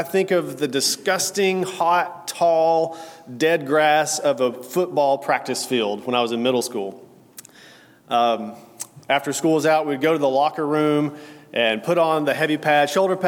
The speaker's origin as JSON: {"language": "English", "region": "Tennessee", "country": "United States", "tie": "born or raised there", "lives_now": "Texas, United States", "said": "Well, I didn't grow up in Texas. I grew up in Tennessee, and it does get hot there."}